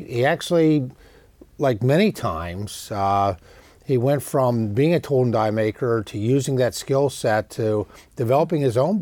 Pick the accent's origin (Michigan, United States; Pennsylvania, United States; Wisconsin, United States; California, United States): Pennsylvania, United States; And in Pennsylvania, it's incredibly important. As well, my home state